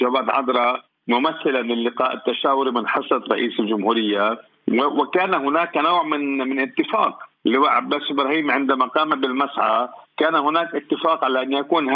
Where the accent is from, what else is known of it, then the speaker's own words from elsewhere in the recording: Lebanon; نحن كلبنانيين يعني أمام الأزمة الحاصلة، الأزمة الحكومية الحاصلة